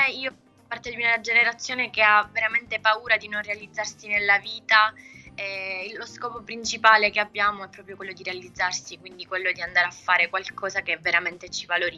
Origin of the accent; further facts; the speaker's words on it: Campofranco, Sicily, Italy; Campofranco, perché già da piccola io cantavo, ballavo, faccio parte di una compagnia teatrale sempre del mio paese.